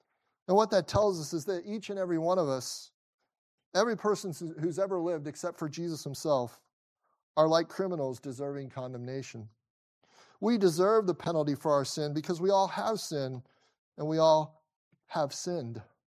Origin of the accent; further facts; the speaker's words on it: Cincinnati, Ohio, United States; As a kid growing up in Cincinnati, Ohio, I had the wonderful privilege of having a world-famous amusement park about a 10-minute drive from my house.